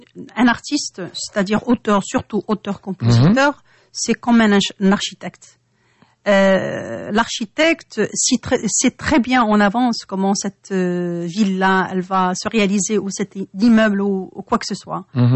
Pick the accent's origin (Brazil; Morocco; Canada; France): Morocco; parce que moi je suis marocaine, c'est tout.